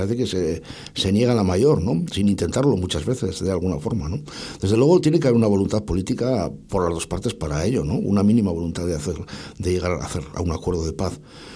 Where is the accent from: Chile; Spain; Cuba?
Spain; Basque Country; pues qué solidarios somos los vascos, fíjate, con Ucrania